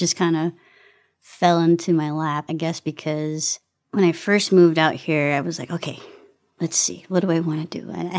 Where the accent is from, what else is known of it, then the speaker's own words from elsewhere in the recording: Saginaw, Michigan, United States; I am originally from a place called Saginaw, Michigan, and that is an hour and 40 minutes north of Detroit.